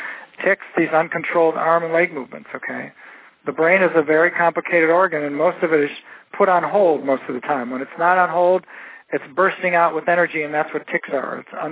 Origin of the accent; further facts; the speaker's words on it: Cleveland, Ohio, United States; A lot of it came out of Cleveland, my hometown